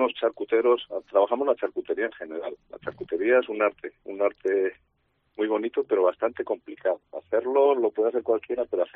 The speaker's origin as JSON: {"language": "Spanish", "town": "Somaén", "region": "Castile and León", "country": "Spain", "tie": "born or raised there", "said": "Nuestro origen es Soria, venimos de Soria, de un pueblo chiquitín de Soria que se llama Somaén."}